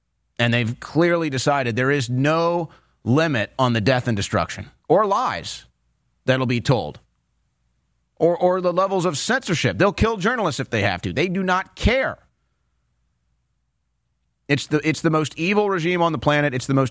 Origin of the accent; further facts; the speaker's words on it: United States; It's really embarrassing, to be honest, as an American.